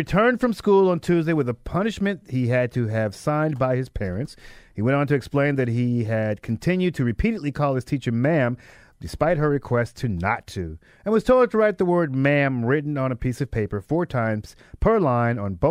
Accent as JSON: {"language": "English", "town": "Little Rock", "region": "Arkansas", "country": "United States", "said": "I know when I come from Little Rock, we called everybody ma'am and sir."}